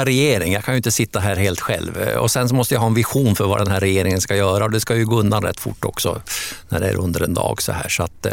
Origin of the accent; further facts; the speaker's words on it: Hamrången, Gävleborg County, Sweden; min hemby faktiskt har bränts av ryssarna en gång